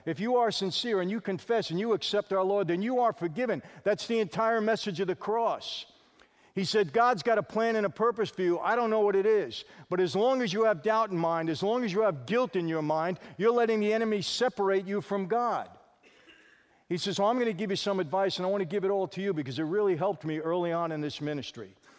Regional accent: Brooklyn, New York, United States; also born or lived in Long Island; when I was growing up in Brooklyn and then Long Island

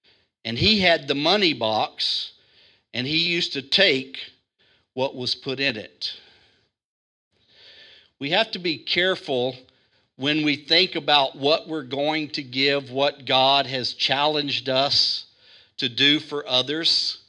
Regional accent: Zachary, Louisiana, United States; now in Kuwait; I've got a Burger King in my hometown back in America that I like eating in. So here in Kuwait, we go to Burger King.

